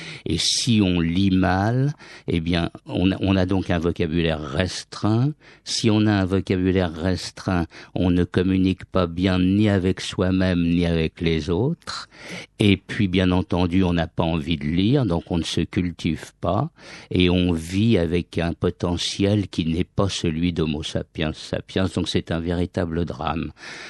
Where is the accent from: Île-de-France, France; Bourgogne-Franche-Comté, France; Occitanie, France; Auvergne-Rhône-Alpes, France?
Île-de-France, France; Paris; je suis né à Montmartre. Et j'ai pas mal de souvenirs de cette petite enfance, en particulier de l'école maternelle, car après mes parents ont habité dans le 10e arrondissement